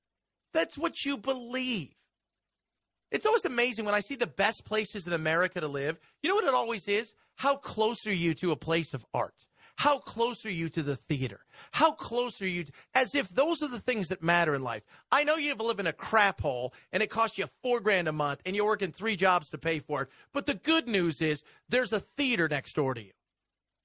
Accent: Los Angeles, California, United States; also born or lived in Sacramento / London / San Antonio / San Diego; I grew up in Los Angeles. I've lived in Sacramento. I lived in London. I lived in San Antonio. I lived in San Diego.

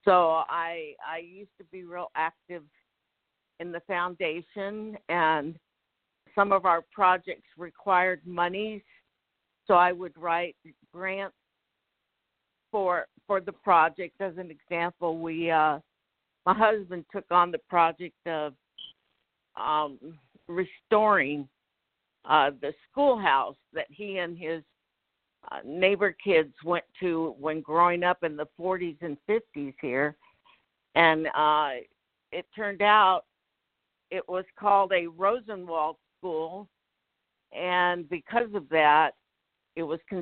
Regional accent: San Diego, California, United States; born there; now in San Domingo, United States; I was born in San Diego, California in 1950

